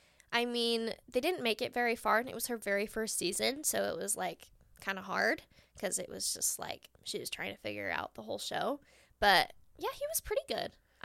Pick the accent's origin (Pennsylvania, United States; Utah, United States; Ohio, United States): Utah, United States; So a lot of them are actually from my hometown, Utah.